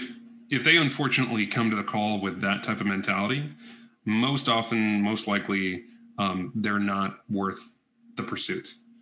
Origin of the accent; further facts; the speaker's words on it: Indiana, United States; You know, like, I'm from Indiana, man.